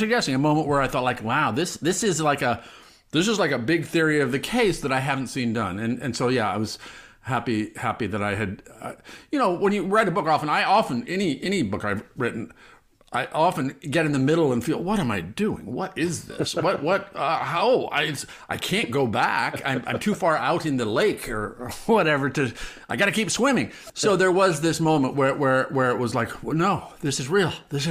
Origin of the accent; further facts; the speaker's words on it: Omaha, Nebraska, United States; You know, I grew up in Nebraska, right? So it wasn't like I was some liberal coastal bubble living libtard.